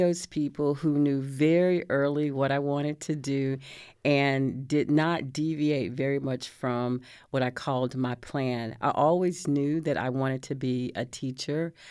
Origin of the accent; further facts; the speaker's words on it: Palestine, Texas, United States; Well, I am a Texas native. I was born in Palestine, Texas, which is almost exactly 2 hours due east of Waco, and born and raised there, small town of about 18,000 people.